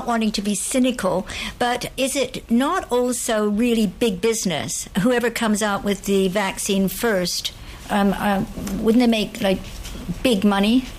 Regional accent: Canada; I'm not American. I'm still British, but I was brought up in Canada.

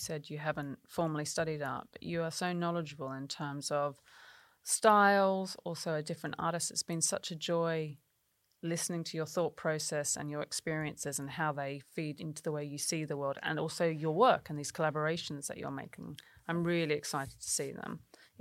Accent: Australia; moved away; I grew up in Australia in the 80s and it was so macho then.

